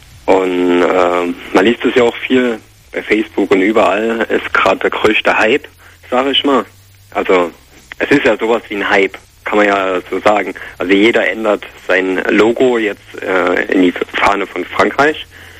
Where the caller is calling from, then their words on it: Aalen, Baden-Württemberg, Germany; ich komme aus Aalen.